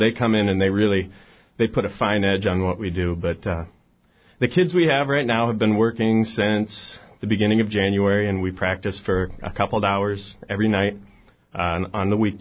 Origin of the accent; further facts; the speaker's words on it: Iowa, United States; Well, I grew up in a place where wrestling was kind of non-negotiable. I grew up in Iowa, so it was a big thing there.